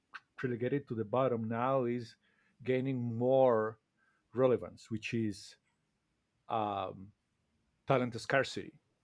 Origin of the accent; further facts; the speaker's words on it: Bolivia; you know that you're talking to me and I am from Bolivia, but please know that I am not interested in being paid as a Bolivian.